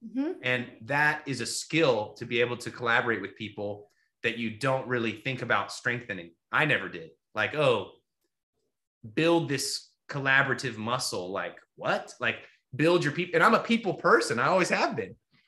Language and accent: English; Austin, Texas, United States; But you know, in Austin, I was feeling, it's my hometown as well